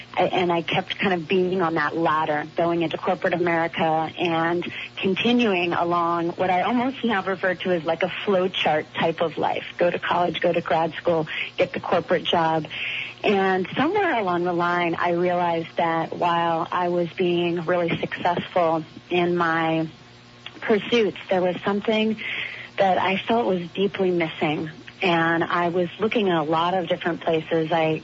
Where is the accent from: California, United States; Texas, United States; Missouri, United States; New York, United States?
California, United States; I was raised here in California and grew up with loving parents, but in a pretty masculine environment.